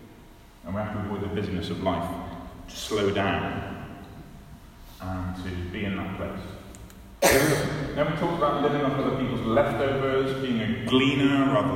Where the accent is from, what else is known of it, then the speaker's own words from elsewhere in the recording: United Kingdom; But we're British, aren't we?